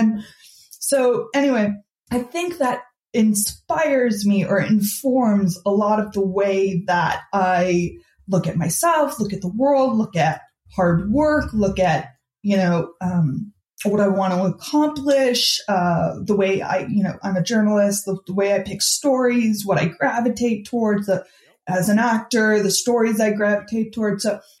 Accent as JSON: {"language": "English", "region": "Midwest", "country": "United States", "tie": "born or raised there", "said": "And so and I grew up in the Midwest where it's like a very, you know, drilled into you."}